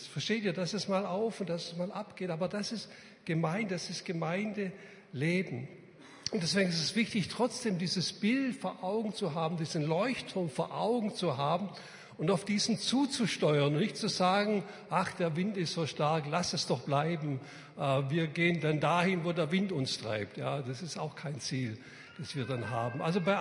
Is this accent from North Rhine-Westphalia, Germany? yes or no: no; Reutlingen, Baden-Württemberg, Germany; also ich komme aus Reutlingen, in Metzingen, da gibt es so einen Fabrikverkauf